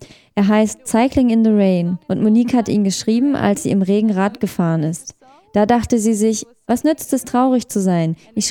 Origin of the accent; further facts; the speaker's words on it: Netherlands; Aus Holland.